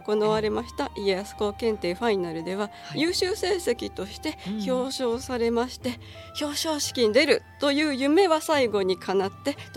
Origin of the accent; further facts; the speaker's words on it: Aichi, Japan; 三河生まれ三河育ちですが